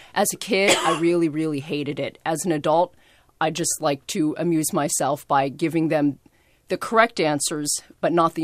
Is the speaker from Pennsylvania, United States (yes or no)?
yes; Pennsylvania, United States; And they say, where are you from? And I respond, Pennsylvania.